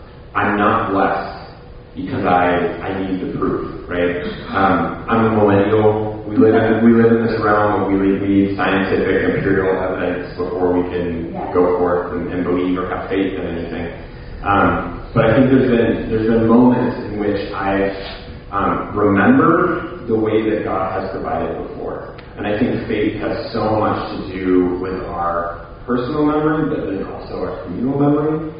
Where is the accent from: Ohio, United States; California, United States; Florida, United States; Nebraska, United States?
California, United States; San Diego; my wife and I are actually from Southern California. We're from San Diego. When I was growing up, I had this really vibrant church experience